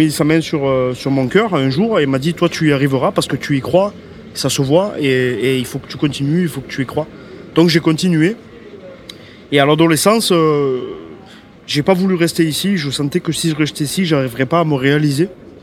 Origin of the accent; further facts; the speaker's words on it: Arles, Provence-Alpes-Côte d'Azur, France; Donc je prenais la guitare de mon frère et puis je venais dans les rues d'Arles